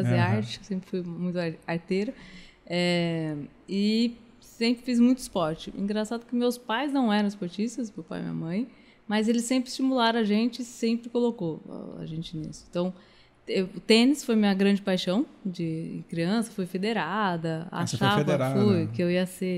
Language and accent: Portuguese; Ribeirão Preto, São Paulo, Brazil; now in São Paulo, Brazil; quando eu vim fazer faculdade em São Paulo, com 17 para 18 anos, eu não me encontrava no esporte em São Paulo, porque lá em Ribeirão, sou de Ribeirão Preto, era mais fácil.